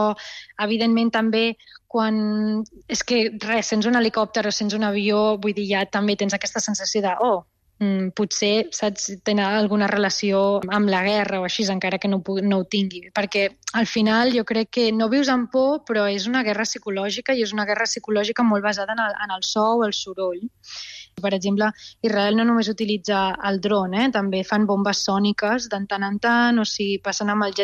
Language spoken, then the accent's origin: Catalan; Barcelona, Catalonia, Spain; born there; Vaig néixer a Barcelona l'any 99